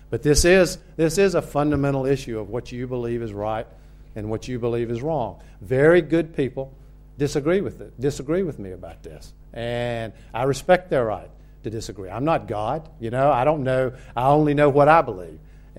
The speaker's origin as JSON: {"language": "English", "region": "the South", "country": "United States", "tie": "born or raised there", "said": "I grew up in the South, and I was born in the early 1950s, grew up there in the 50s and 60s."}